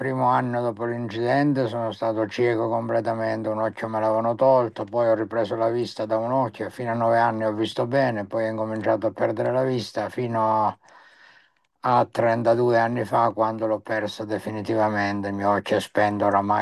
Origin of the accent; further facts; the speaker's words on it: Salerno, Campania, Italy; now in Siena, Italy; sono stato consigliere poi a Salerno nella mia terra di origine e adesso sono 19 anni che sono a Siena.